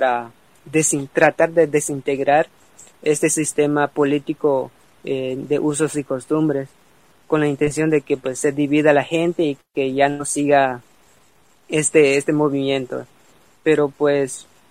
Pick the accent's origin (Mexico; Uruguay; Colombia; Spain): Mexico; Xpichil, Quintana Roo; soy del estado de Quintana Roo, específicamente de la comunidad de Xpichil, del municipio de Felipe Carrillo Puerto.